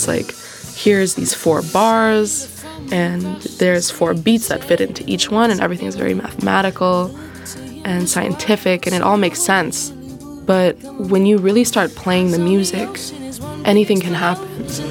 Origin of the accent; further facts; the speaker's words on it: San Francisco, California, United States; born there; I'm a singer from the Bay Area. I was born in San Francisco, and I've been into music and the arts my entire life.